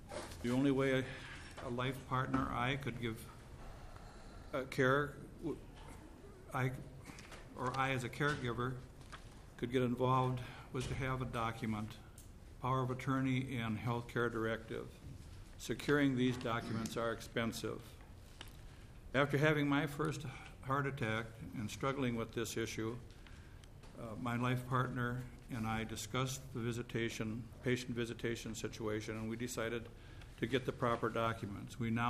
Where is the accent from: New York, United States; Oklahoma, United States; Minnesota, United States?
Minnesota, United States; Rochester; I'm from Rochester, Minnesota.